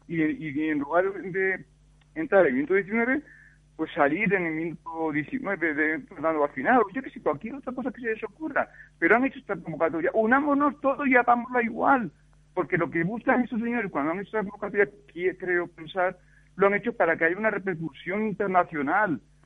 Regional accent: Valencian Community, Spain; Yo soy valenciano y valencianista toda mi vida

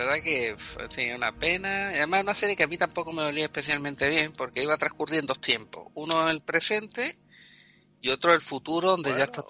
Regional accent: Spain; los que somos aquí de España

